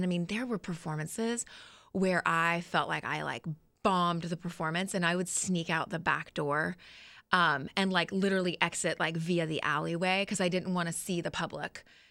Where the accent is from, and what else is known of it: St. Petersburg, Florida, United States; born or raised there; also born or lived in California